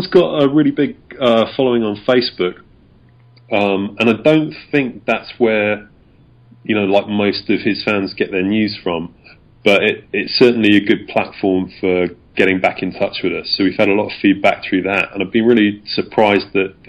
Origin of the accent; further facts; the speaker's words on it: Bradford, Yorkshire and the Humber, United Kingdom; I grew up in Yorkshire in the 80s, you know, I was born in the 70s, but I, you know, I grew up in Bradford